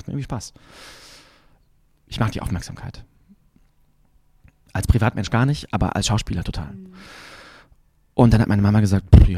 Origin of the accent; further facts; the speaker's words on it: Berlin, Germany; Ich komme aus Berlin. Ich bin in Charlottenburg geboren und dann sind wir nach Spandau gezogen, an den Stadtrand. Als ich sieben